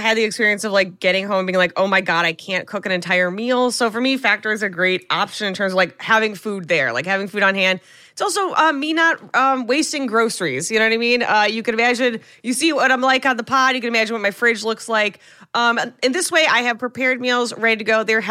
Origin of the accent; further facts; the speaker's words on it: New York City, New York, United States; And you know, it's this horrifying moment as a New Yorker.